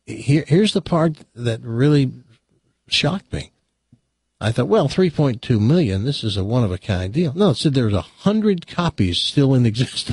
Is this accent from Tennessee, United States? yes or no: yes; Tennessee, United States; Now, remember, folks, I'm from Tennessee. We were in the hick, hillbilly part of Tennessee.